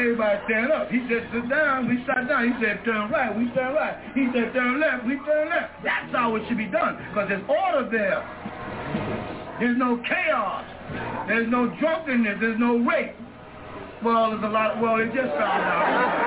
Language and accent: English; Carolina, Puerto Rico; born there; I was born in Carolina, Puerto Rico